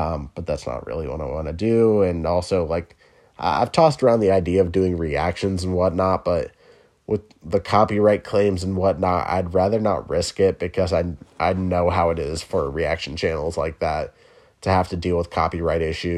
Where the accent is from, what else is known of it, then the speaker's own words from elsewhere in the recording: Midwest, United States; He makes, like, Midwest TikToks. I'm from the Midwest, so I love shit like that.